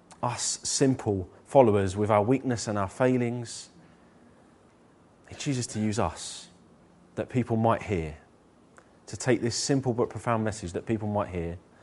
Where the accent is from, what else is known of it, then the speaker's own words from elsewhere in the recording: London, United Kingdom; accent: London; Sometimes my gruff London accent, I think people might not want to hear the gospel from me. Sometimes with my deep London gruff accent, I have been known to make people jump